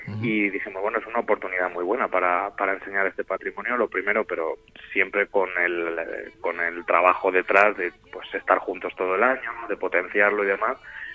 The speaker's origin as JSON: {"language": "Spanish", "town": "Pedro Bernardo", "region": "Castile and León", "country": "Spain", "said": "en concreto en Pedro Bernardo, de donde soy yo"}